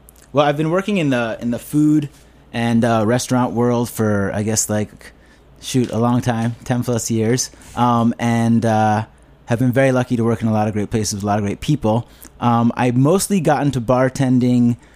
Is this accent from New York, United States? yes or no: yes; Scarsdale, New York, United States; Yeah, I think, you know, I grew up outside of New York City in Scarsdale.